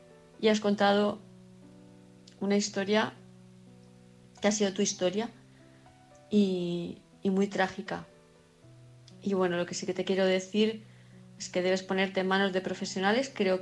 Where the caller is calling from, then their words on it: Palma, Balearic Islands, Spain; de Palma de Mallorca, y como cada noche estoy aquí escuchando el programa